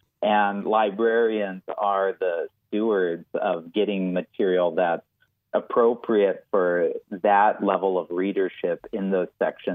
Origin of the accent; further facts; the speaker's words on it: Center, North Dakota, United States; also born or lived in Bismarck; Yeah, I grew up in Center and lived there until my sophomore year of high school when we moved to Bismarck.